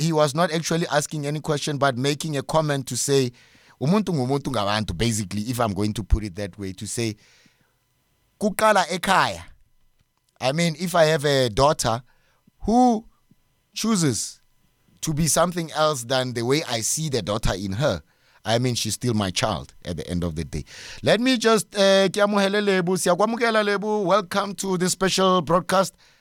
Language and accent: English; South Africa; Especially that we come from South Africa and we're talking about getting to tolerate each other.